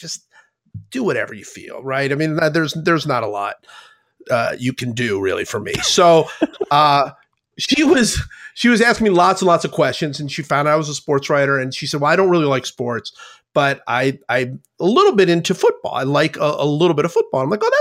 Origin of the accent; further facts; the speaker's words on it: Cleveland, Ohio, United States; And I said, well, I grew up in Cleveland.